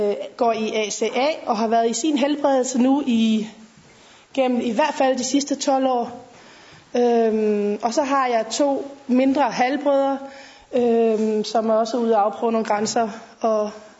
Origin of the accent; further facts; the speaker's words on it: Jutland, Denmark; born there; Jeg er født i 71 i Jylland på en gård, og det vil så sige, at jeg er 40, bliver 41 på lørdag, næste lørdag. Og jeg er den ældste.